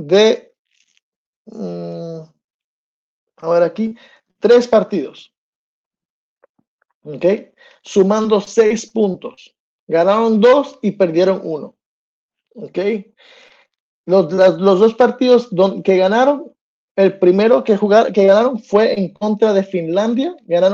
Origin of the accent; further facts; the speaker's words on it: United States; born there; Yo soy de USA. Yo nací aquí en este país.